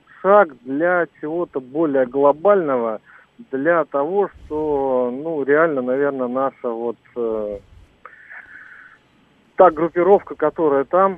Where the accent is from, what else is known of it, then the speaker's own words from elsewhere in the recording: Luhansk Oblast, Ukraine; Бомбят соседние города с моим родным городом, там, Стаханов, Перевальск.